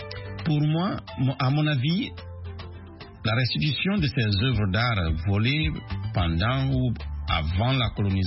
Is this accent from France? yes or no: no; Nzérékoré, Nzérékoré Region, Guinea; à Nzérékorée, ma ville natale, dans le sud-est de la Guinée